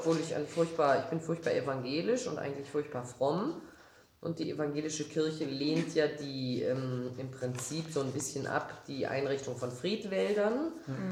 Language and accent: German; Berlin, Germany; now in Southern Germany; was ich in meiner Heimat nicht war und was ich hier, bin ich die Zugezogene, die Fremde, die Berlinerin in Süddeutschland